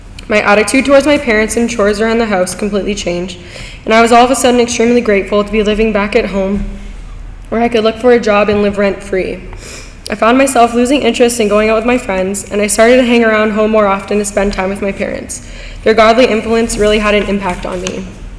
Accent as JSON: {"language": "English", "town": "Selkirk", "region": "Manitoba", "country": "Canada", "tie": "born there", "said": "I was born in Selkirk, Manitoba, into a non-Christian home."}